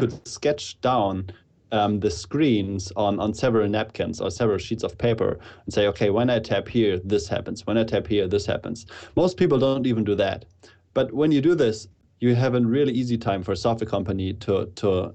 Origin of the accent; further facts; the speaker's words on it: Germany; I'm from Germany.